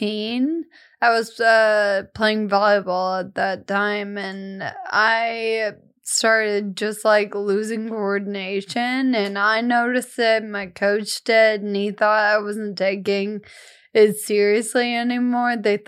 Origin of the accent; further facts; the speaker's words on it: Franklin, Tennessee, United States; Yeah, I'm from Nashville, specifically a town called Franklin.